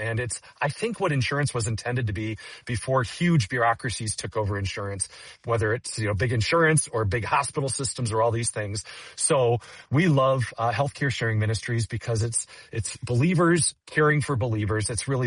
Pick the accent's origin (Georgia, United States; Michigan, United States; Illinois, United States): Illinois, United States; When I was growing up in Illinois